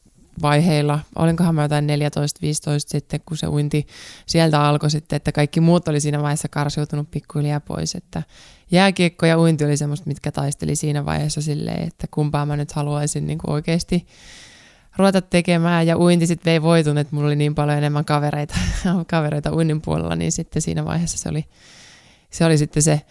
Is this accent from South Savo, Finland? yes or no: no; Kuhmo, Kainuu, Finland; No mä oon Kuhmossa syntynyt, eli aika lähellä täällä Sotkamoa, eli Kainuusta on kotosi, ja meillä on aika iso perhe, että mulla on 3 veljeä, 1 sisko, sitten totta kai äiti ja isäni